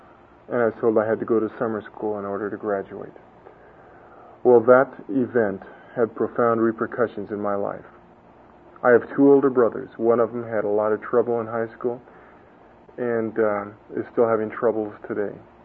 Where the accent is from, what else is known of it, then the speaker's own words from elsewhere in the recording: San Gabriel, California, United States; I was raised in San Gabriel and went to San Gabriel High School.